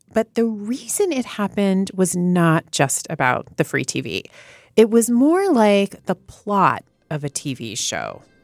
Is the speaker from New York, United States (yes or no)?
yes; New York, United States; as a New Yorker, I don't drive